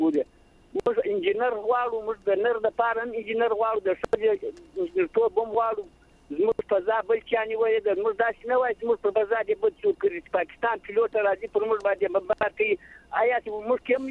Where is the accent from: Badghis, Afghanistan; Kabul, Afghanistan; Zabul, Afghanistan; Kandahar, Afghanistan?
Zabul, Afghanistan; زه د زابل د ولایت ته تغرد ولسوالۍ